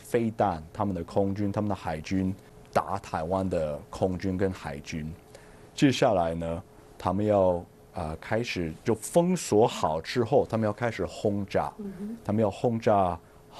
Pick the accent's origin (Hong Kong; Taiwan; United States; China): United States; 所以我觉得对我们美国人来讲，这是一个很重要的题目